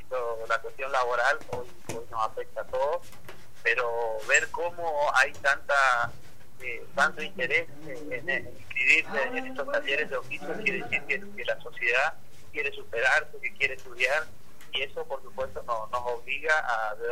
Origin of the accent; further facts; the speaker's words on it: Goya, Corrientes, Argentina; now in Corrientes, Argentina; Soy goyano y la verdad que, bueno, cada vez que vengo a Goya después me cuesta volver a Corrientes, digo la verdad. Me gusta mucho mi ciudad, y sigo siendo goyano, por supuesto.